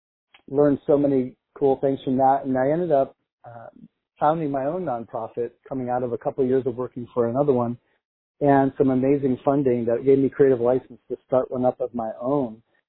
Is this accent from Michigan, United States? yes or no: yes; Michigan, United States; moved away as an adult; now in San Luis Obispo, United States; I grew up in Michigan and came out after my first year of college and fell in love with the ocean and the mountains